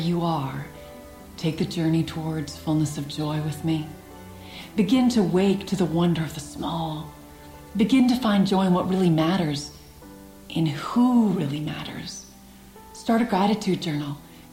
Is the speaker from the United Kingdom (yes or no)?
no; Ontario, Canada; I'm from Ontario, Canada. And I'm married to a farmer.